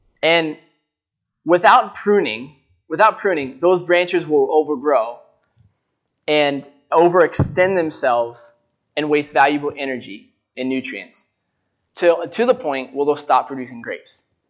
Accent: United States; Americans, huh? I'm an American.

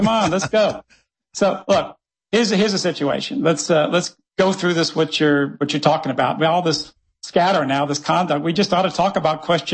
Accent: New Orleans, Louisiana, United States; I'm from New Orleans.

